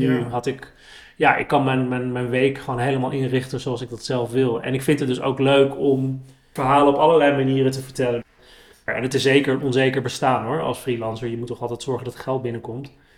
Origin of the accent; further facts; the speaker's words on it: Amsterdam, North Holland, Netherlands; ik ben in Amsterdam-West opgegroeid.